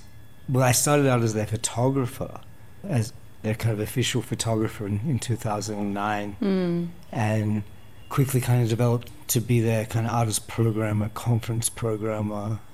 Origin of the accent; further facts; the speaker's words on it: Australia; moved away as an adult; also born or lived in London / Kenya / Singapore / Uganda; now in Mozambique; So I was born and raised in Australia.